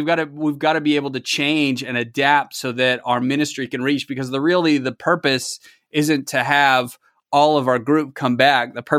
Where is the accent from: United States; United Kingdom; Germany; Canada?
Canada; Western Canada; I'm a Caucasian guy. I grew up in Western Canada. Race is not something that's been dominant for me. And so me moving to the South